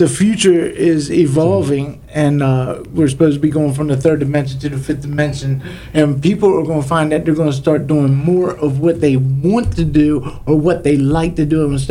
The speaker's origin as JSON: {"language": "English", "region": "Maryland", "country": "United States", "tie": "born or raised there", "said": "I'm from St. Mary's County, Maryland, Southern Maryland. I was born and bred up there."}